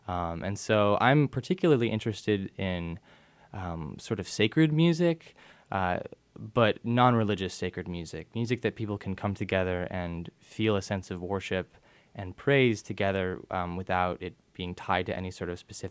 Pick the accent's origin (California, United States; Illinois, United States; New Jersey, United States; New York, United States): New York, United States; Rochester; I grew up in Rochester, New York.